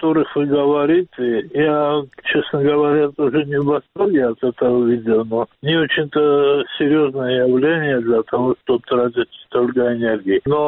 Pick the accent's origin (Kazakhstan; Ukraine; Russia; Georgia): Georgia; Разве это мы, грузины?